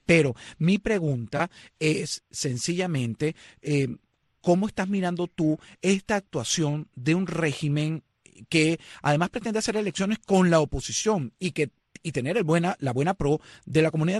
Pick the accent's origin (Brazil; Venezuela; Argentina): Venezuela; born there; como venezolano de nacimiento